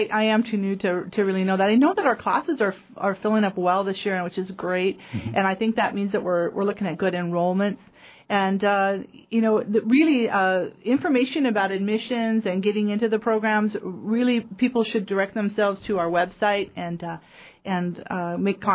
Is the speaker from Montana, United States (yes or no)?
yes; Missoula, Montana, United States; also born or lived in Oregon / Idaho; We came from Oregon, but via Idaho, which is where we lived previously. I'm a Montana girl, and from Missoula, Montana. Very, very used to this kind of environment.